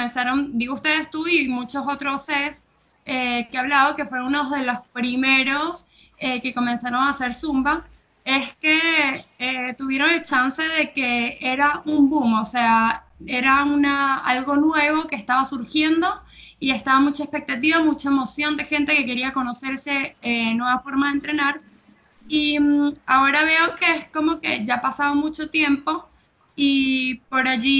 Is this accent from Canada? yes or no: no; Venezuela; now in Argentina; Yo soy de Venezuela y aquí en Argentina